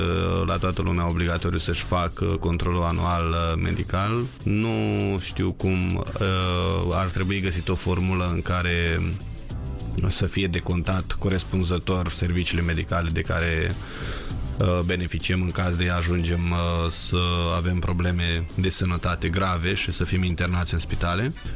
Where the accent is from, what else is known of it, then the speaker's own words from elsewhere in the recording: Bacău, Bacău County, Romania; Dar sunt din Bacău, adică să nu... Sunt moldoveană.